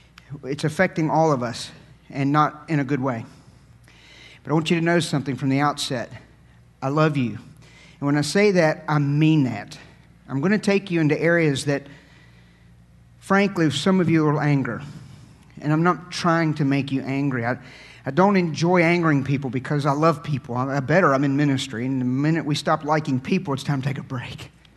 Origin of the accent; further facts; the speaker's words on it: United States; I travel to all these places, but I'm an American, and from my accent, I'm a redneck, can't you tell?